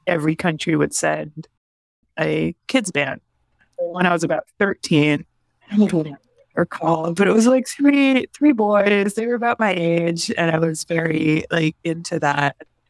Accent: Belgium; So I grew up in Belgium

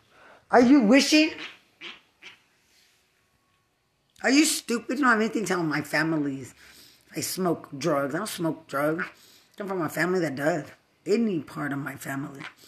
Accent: Lubbock, Texas, United States; People from other cities don't wish drugs on me because I'm from Lubbock and I finished college.

